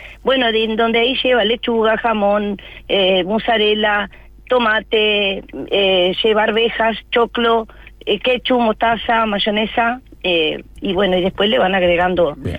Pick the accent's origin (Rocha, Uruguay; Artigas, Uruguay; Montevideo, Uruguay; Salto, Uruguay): Rocha, Uruguay; Chuy; yo nací y me crié en el Chuy, o sea, yo soy oriunda de Chuy, de una vida entera